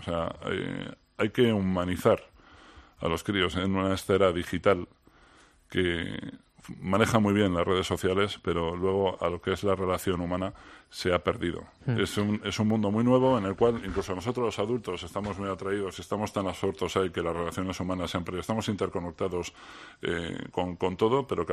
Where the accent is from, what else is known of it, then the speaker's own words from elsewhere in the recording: Getxo, Basque Country, Spain; Sí, en nuestra ciudad de Europa, en Guecho. Sí, eso en mi pueblo.